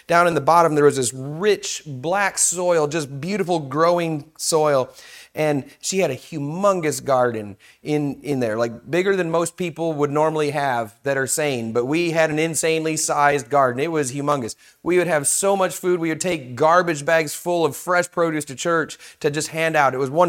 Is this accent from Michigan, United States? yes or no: yes; Michigan, United States; I grew up in Michigan. It's kind of a rivalry thing.